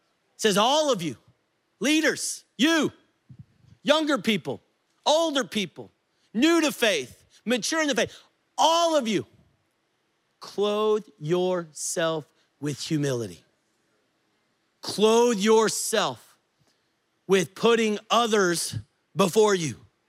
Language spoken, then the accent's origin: English; Texas, United States; I grew up in West Texas in cattle country.